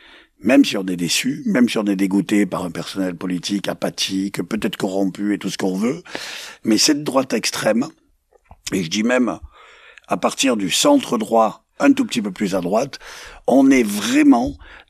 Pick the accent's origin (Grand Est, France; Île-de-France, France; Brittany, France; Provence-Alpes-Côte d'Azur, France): Provence-Alpes-Côte d'Azur, France; Moi, je suis rural, je suis né dans les Hautes-Alpes, j'ai toujours vécu dans mon bled